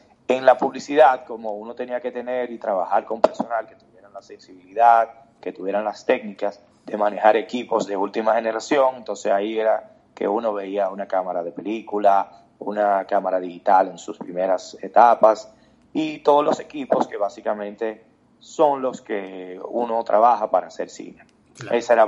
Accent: Dominican Republic; Vengo de la República Dominicana.

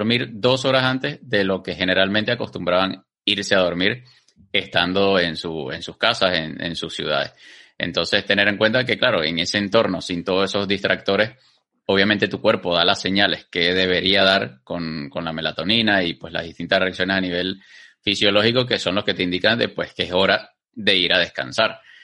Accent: Venezuela; Básicamente, nuestros horarios de trabajo en Latinoamérica, o por lo menos en Venezuela, eran horarios corridos.

